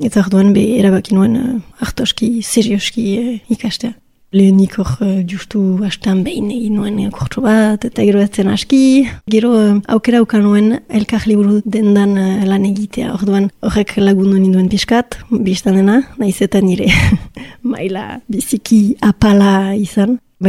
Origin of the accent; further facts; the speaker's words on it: Bayonne, Nouvelle-Aquitaine, France; Baionan sortu nintzen eta ogoi urte arte Baionan bizi nintzen.